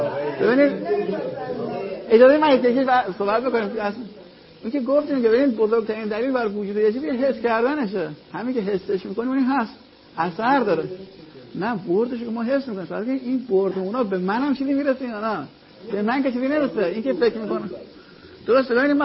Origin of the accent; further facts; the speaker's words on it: Iran; تو من ایرانی ام، اینا هم ایرانی ان دیگه